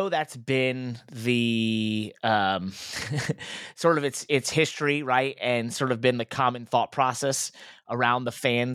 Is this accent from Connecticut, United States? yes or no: yes; Connecticut, United States; I mean, myself, I'm from Connecticut. I'm from Fairfield County, Connecticut. I'm one of four drivers, basically, that are from the Connecticut area.